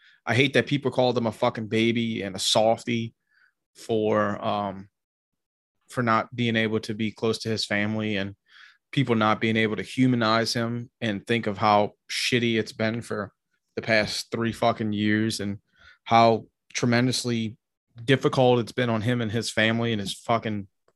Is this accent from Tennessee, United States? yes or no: yes; Tennessee, United States; I grew up a lot in Tennessee.